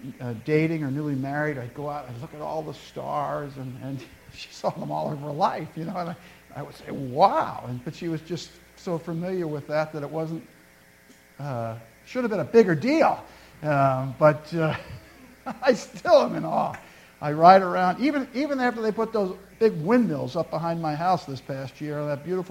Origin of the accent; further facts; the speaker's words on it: New Jersey, United States; moved away; It's like I moved here from New Jersey, I don't know how many years ago, a long time ago, and grew up just outside of New York City, grew up in a nice town, enjoyed my experience there growing up